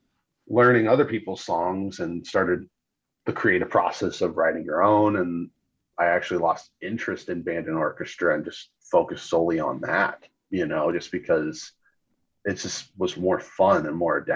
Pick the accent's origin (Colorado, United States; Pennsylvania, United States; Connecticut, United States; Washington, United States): Washington, United States; Seattle; I mean, like growing up in Seattle, you're just surrounded by grunge music.